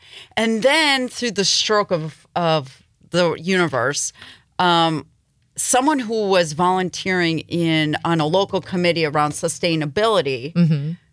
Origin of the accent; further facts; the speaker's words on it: Green Bay, Wisconsin, United States; born and raised in Green Bay, grew up a mile from Lambeau Field.